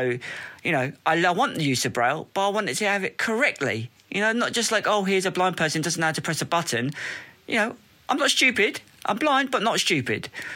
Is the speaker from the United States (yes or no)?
no; England, United Kingdom; Now I'm from England